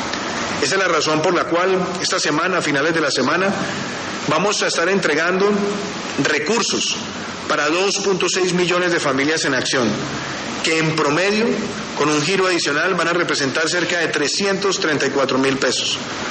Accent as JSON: {"language": "Spanish", "country": "Colombia"}